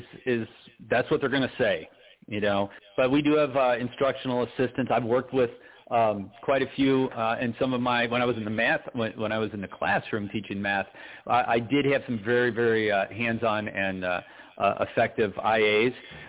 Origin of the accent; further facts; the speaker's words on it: Illinois, United States; I'm surprised I'm from Chicago area